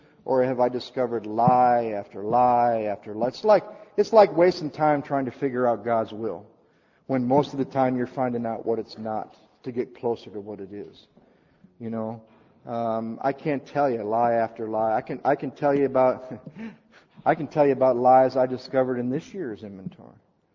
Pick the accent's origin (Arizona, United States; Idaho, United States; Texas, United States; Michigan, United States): Michigan, United States; Battle Creek; I grew up in Battle Creek, Michigan. By the time I was 12 years old, Battle Creek was a little small for me